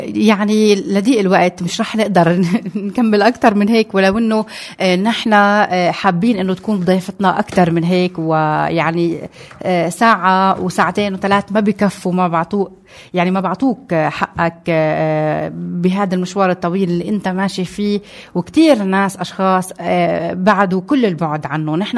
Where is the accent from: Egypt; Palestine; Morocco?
Palestine; نفهم الأجيال الجديدة أنه نحن فلسطينيين